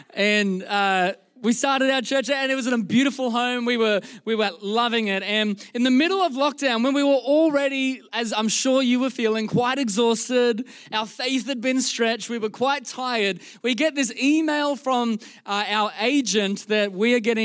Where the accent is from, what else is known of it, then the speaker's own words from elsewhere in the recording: Queensland, Australia; now in Melbourne, Australia; we are originally from Queensland, our other location. And we moved to Melbourne in 2019 to plant C3 Powerhouse Melbourne East.